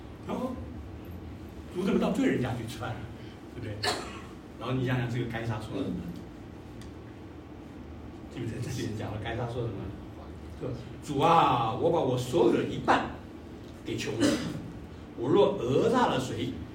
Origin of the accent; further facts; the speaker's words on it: China; 我们中国人有汉奸